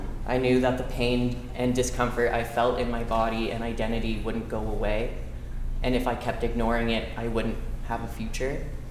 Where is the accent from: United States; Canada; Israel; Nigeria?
Canada; Alberta; I grew up in Alberta, and I attended the Latin Mass, and I sang as a soprano in their choir in my teens and early university